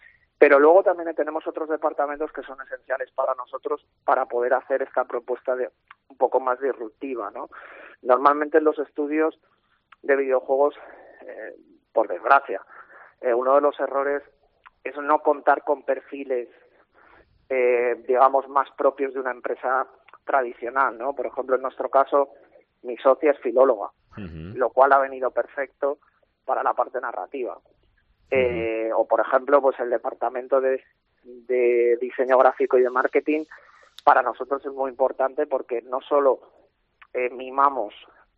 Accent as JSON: {"language": "Spanish", "town": "Palma", "region": "Balearic Islands", "country": "Spain", "said": "Nosotros somos de Palma de Mallorca."}